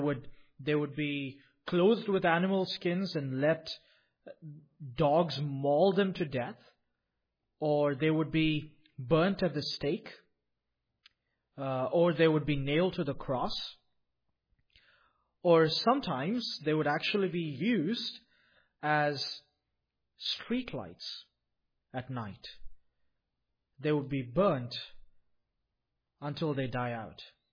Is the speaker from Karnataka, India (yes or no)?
yes; Bangalore, Karnataka, India; we are church planters in Bangalore, India, which is my hometown where I'm from originally.